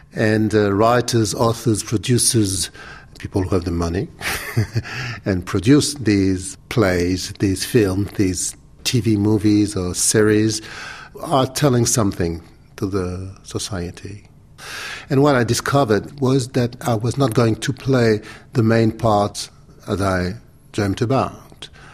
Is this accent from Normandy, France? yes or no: no; Paris, Île-de-France, France; I was raised in Paris and went in school, and all my life was there. No question of what meant being a black man or a white man. I was French. I still am French